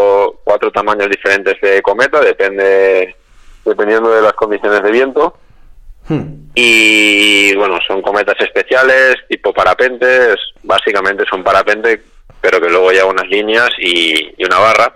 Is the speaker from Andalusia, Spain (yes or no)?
no; Valencia, Valencian Community, Spain; Bueno, pues yo soy de Valencia, de... Suelo navegar aquí entre el Marín Blau, que es la zona de Cullera, y Denia.